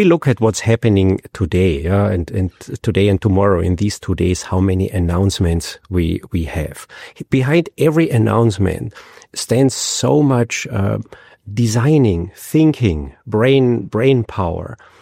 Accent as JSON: {"language": "English", "country": "Austria", "tie": "born or raised there", "second_language": "English", "said": "I mean, I grew up in Austria. Yeah? My way of using the English language is different than your way of using the English language."}